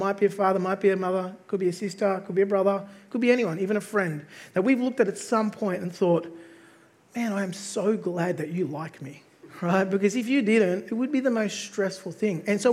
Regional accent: South Africa; accent: Australian; I'm actually not Australian. Surprise, right? I am actually South African.

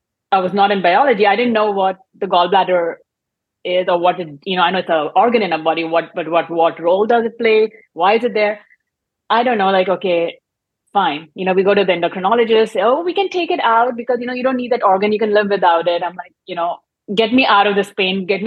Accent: India; English is a second language; moved away as an adult; now in United States; So I'm an Indian immigrant. This year marked my 20 years in this country.

